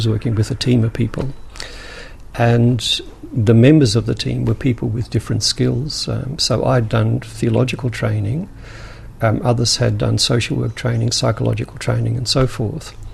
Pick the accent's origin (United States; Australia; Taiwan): Australia; also born or lived in Netherlands; I've come, of course, from a middle-class background in Holland and then growing up in Australia in terms of middle-class values.